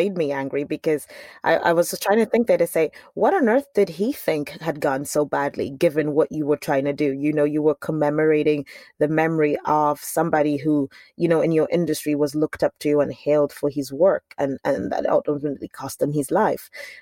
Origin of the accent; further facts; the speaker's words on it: Scotland, United Kingdom; As all Scottish people do, as all I can attest to this, having grown up in Scotland.